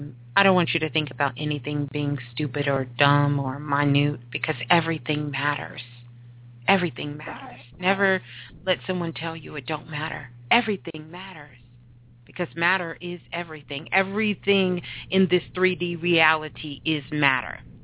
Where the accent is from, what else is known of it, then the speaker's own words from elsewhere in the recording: Brooklyn, New York, United States; Okay. Well, I'm a Brooklyn girl.